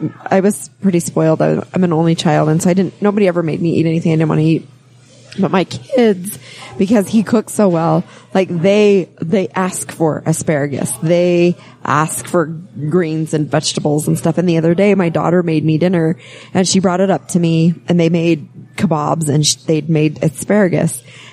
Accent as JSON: {"language": "English", "region": "Utah", "country": "United States", "tie": "born or raised there", "said": "growing up in Utah"}